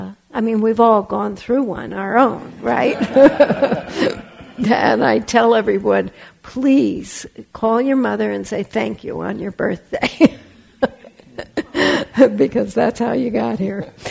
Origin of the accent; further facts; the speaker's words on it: Berkeley, California, United States; also born or lived in Los Angeles; I was raised in Los Angeles, but I grew up in Berkeley.